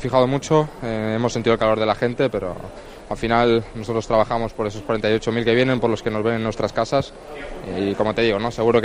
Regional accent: Madrid, Community of Madrid, Spain; yo que soy de Madrid

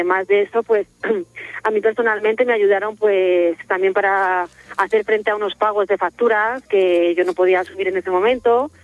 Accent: Parla, Community of Madrid, Spain; De Parla, Madrid.

